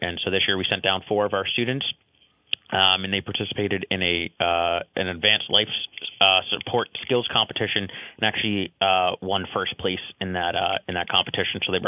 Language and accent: English; Wilmington, Massachusetts, United States; Wilmington, Massachusetts.